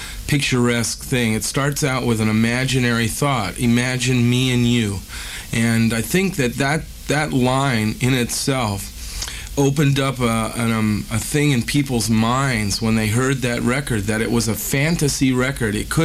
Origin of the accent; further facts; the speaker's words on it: United States; This song represents a lot to us as being American-born and bred